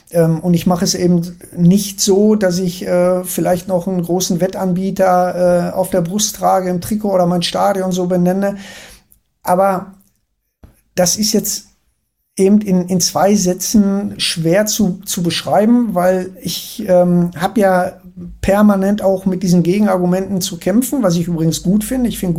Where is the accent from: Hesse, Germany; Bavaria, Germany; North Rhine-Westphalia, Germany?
North Rhine-Westphalia, Germany; ich komme ja aus dem Ruhrgebiet, da ist Fußball wie eine Religion